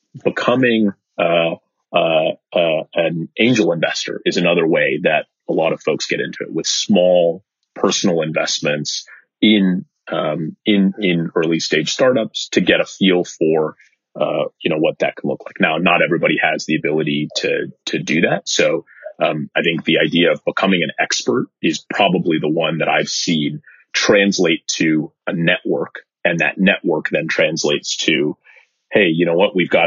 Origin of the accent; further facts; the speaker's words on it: California, United States; I gotta say, I grew up in the Bay Area, so I grew up watching you on TV.